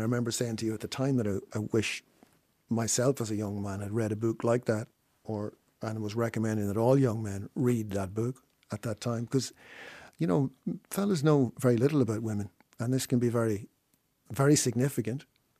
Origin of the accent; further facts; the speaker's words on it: Enniskillen, Northern Ireland, United Kingdom; I notice in the list of hotels, Enniskillen gets mentioned as well, which is my hometown.